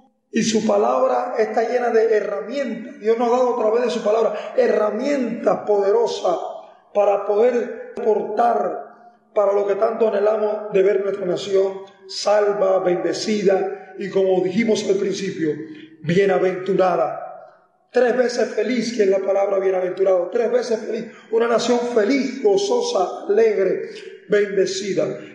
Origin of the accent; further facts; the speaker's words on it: Cuba; yo vivo en Cuba, esta es mi nación, esta es mi casa, aquí nací, aquí estoy viviendo, y muchas veces sentimos como cubanos, como cristianos